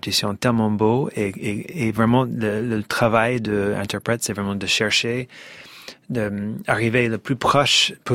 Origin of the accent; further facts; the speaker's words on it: Ohio, United States; French is a second language; Bien sûr, je suis très américain. Je viens d'Ohio.